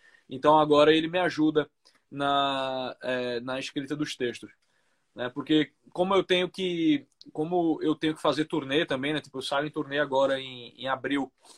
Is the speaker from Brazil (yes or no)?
yes; Recife, Pernambuco, Brazil; eu cresci em Recife.